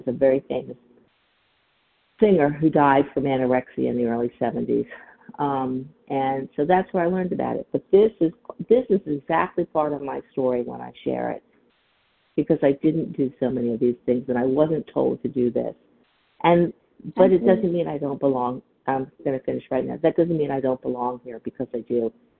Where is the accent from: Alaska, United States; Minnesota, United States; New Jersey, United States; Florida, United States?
Florida, United States; S. is in Sam, and I'm from South Florida.